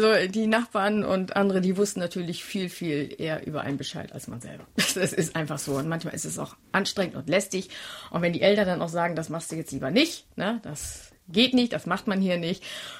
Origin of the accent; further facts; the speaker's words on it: Leuchtenburg, Lower Saxony, Germany; Also ich komme aus Leuchtenburg, das grenzt an Bremen-Lesum dran.